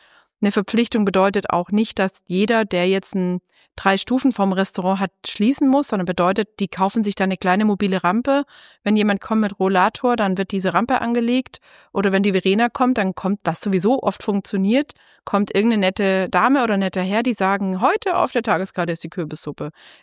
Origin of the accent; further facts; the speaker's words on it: Baden-Württemberg, Germany; ich bin ja Schwabe, Schwäbin